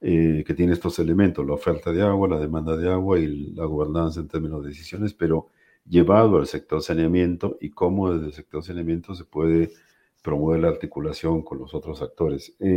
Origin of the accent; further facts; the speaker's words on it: Piura, Peru; yo soy de Piura, en el caso de Piura y en la costa